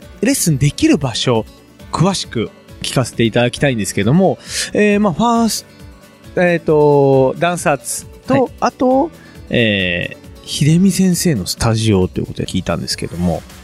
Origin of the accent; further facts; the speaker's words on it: Nagoya, Aichi, Japan; 僕は実家というかですね、地元が名古屋なんですけど